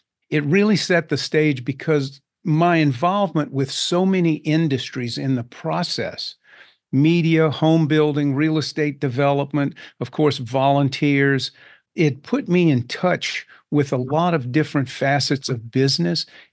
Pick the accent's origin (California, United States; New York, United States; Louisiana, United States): Louisiana, United States; Crowley; We grew up in Crowley, Louisiana, which is a small community near Lafayette, where I currently live, maybe a population of about 5,000 people at the time.